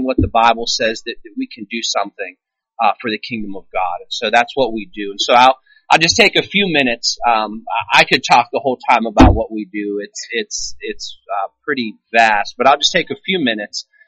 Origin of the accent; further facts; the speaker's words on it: Hopewell, United States; now in Louisiana, United States; My wife, Ariane, and I, we actually grew up around here. My wife grew up out by the airport. I grew up there in Hopewell, and we got married in 2010, and we moved to Louisiana.